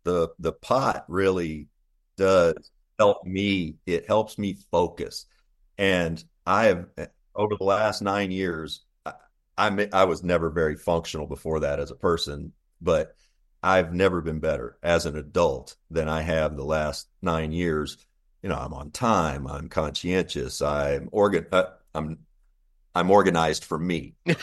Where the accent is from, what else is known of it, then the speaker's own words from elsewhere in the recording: Frankfort, Kentucky, United States; I grew up in Kentucky during the Reagan Just Say No. I did a fifth grade, Frankfort, Kentucky.